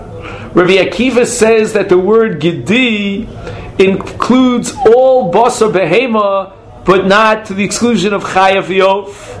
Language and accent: English; New York, United States; And in America, they have different. I come from New York. In Brooklyn, they mean one thing. In Queens, they mean something else.